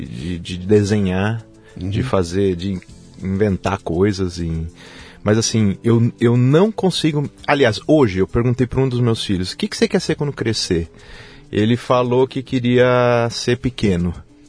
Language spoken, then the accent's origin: Portuguese; Jundiaí, São Paulo, Brazil; now in Denmark; Eu nasci em Jundiaí. Sou natural de Jundiaí.